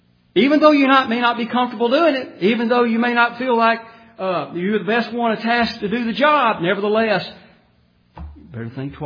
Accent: Alabama, United States; I'm an American. I'm a proud American. I'm a proud Alabamian. You can tell it in my talk, can't you? But I am. I've been here all my life.

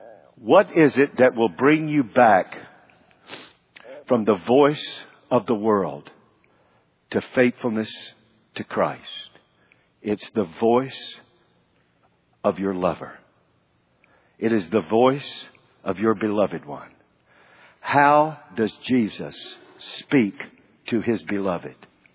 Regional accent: Charlotte, North Carolina, United States; I grew up in Sharon Amity of Charlotte, North Carolina.

